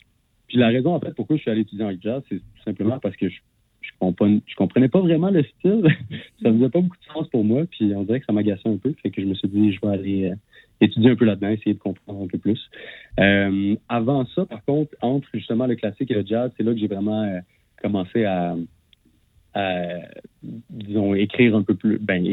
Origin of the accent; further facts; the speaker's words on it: Rimouski, Quebec, Canada; où est-ce que je suis originaire de Rimouski, en fait.